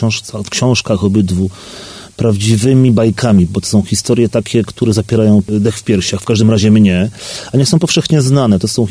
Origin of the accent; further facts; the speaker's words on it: Silesian Voivodeship, Poland; first language Silesian; Jestem rodowitym Ślązakiem, posługuję się dość biegle Ślązczyzną. To jest język mojego serca. Ja się go pierwotnie uczyłem w domu moich rodziców, moich dziadków.